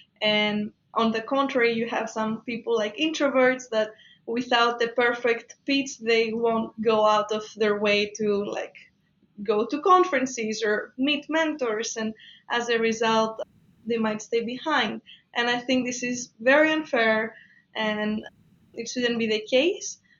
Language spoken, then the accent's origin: English; Greece; moved away as an adult; now in United States; I'm from Greece, so I've been living in the US for 7 years now